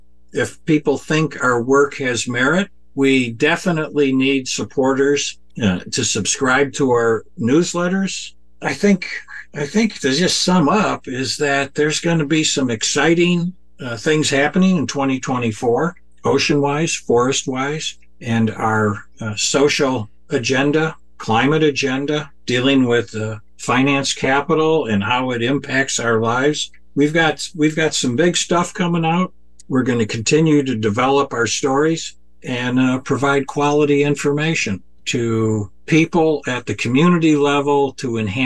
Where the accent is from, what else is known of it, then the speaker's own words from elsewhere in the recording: Midwest, United States; I'm from the Midwest. I'm familiar with prairie populism